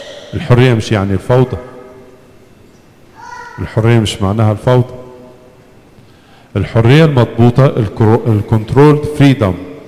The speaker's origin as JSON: {"language": "Arabic", "country": "Egypt", "said": "عندنا في مصر درجة الحرارة عالية"}